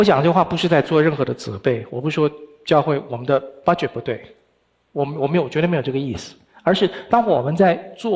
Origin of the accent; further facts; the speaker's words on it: China; now in United States; 我们是中国人，华人，但是我们现在在美国异地建立的这个基督之家的教会